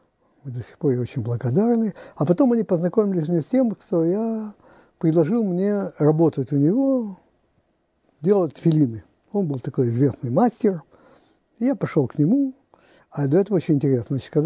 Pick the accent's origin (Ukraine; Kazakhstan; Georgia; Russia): Russia; moved away as an adult; из России